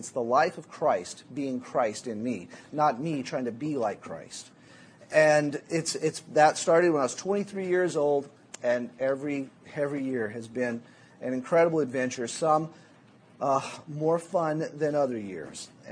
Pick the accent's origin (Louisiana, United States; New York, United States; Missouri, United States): Louisiana, United States; also born or lived in Tennessee; I grew up in Louisiana. I was born in Tennessee. I grew up in Louisiana.